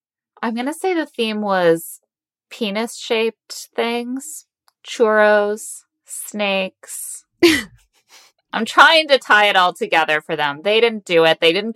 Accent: Manhattan, New York, United States; this is the vibrant cityscape of my hometown, Manhattan

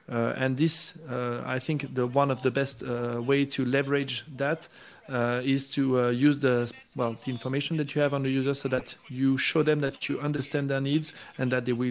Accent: France; My home country in France, you need to disclose.

